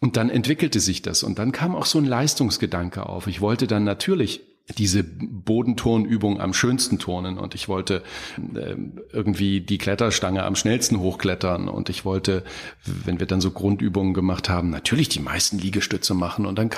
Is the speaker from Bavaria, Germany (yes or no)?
no; Thuringia, Germany; da, wo ich groß geworden bin in Thüringen